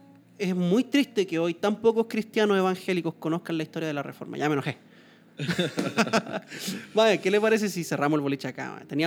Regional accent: Chile; A mí me da una rabia en mi país, Chile, loco.

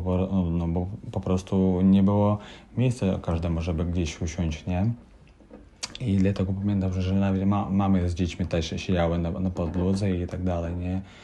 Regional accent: Kryvyi Rih, Dnipropetrovsk Oblast, Ukraine; born there; Polish is a second language; Urodziłem się w mieście, jakie się nazywa Krzywy Róg. To jest centrum Ukrainy.

